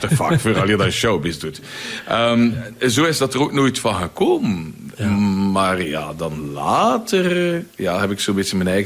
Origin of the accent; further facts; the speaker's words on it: Flanders, Belgium; accent: Flemish; now in Mallorca, Spain; Natuurlijk, ik sprak enkel maar Vlaams. Ja. Ik kon geen taal. En ik kon geen Engels, ik kon geen Duits, ik kon niks. Maar goed, zwat. We gaan onze plan wat trekken. Zo ben ik dan terechtgekomen op Mallorca.